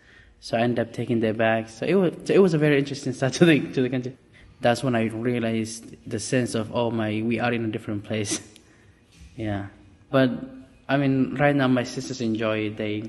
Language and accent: English; Somalia; now in United States; I am originally from Somalia and I've been in the United States for 3.5 years now. So yeah, I came here with my mom and my siblings.